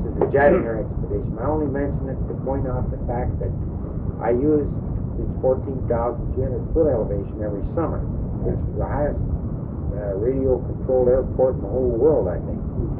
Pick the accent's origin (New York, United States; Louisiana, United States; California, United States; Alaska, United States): Alaska, United States; Anchorage; Anchorage.